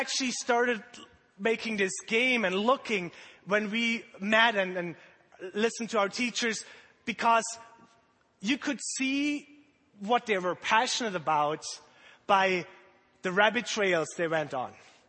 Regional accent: Germany; I was born in 1976 in Germany, and I went to high school in Germany.

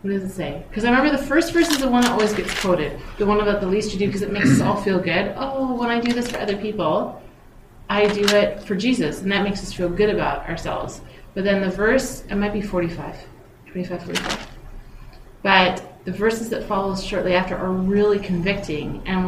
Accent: Canada; being Canadian raised, I had storybooks

